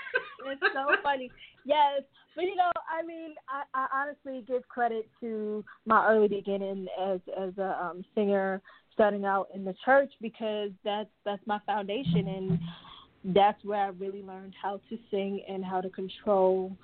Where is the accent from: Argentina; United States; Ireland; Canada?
United States; Brooklyn, New York; I grew up in New Dimension Seventh-day Adventist Church in Brooklyn.